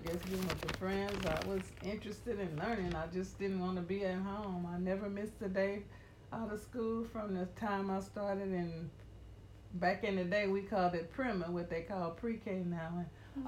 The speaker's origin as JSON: {"language": "English", "town": "Coushatta", "region": "Louisiana", "country": "United States", "tie": "born or raised there", "said": "I grew up in Coushatta, Louisiana, and my childhood was great. I grew up on a farm."}